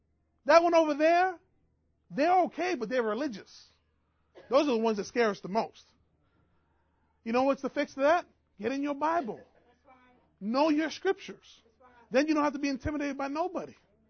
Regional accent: New York, United States; I'm from New York, boy. We could go for it.

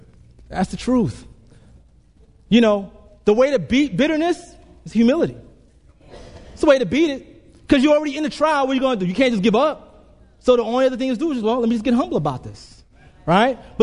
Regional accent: Brooklyn, New York, United States; Now, living in the South, you guys know I'm from Brooklyn. We don't deal with green grass, flower beds, mulch. No, concrete.

